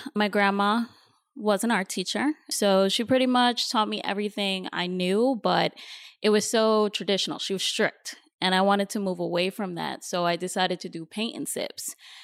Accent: New York, United States; moved away as an adult; now in Los Angeles, United States; I am from New York, so I just moved to LA about 3 months ago.

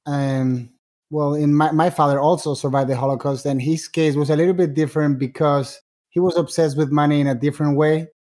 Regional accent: Spain; You know, it was a little bit different also because I was raised in Spain

